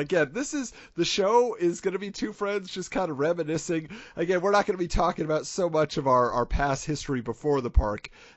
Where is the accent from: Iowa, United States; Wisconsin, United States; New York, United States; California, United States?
California, United States; Irvine; And so we told him, oh, yeah, we're from Irvine.